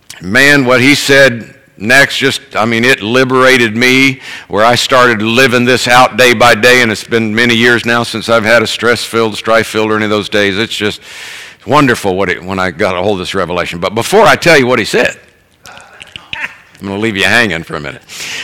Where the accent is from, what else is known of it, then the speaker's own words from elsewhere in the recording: Tampa, Florida, United States; Well, when I was 15, my first job, born and raised in Tampa, Florida, and my first job was working in the orange groves.